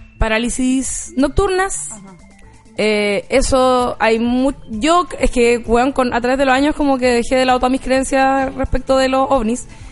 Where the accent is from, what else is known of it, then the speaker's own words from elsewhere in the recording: Rancagua, O'Higgins, Chile; yo cuando era chica en Rancagua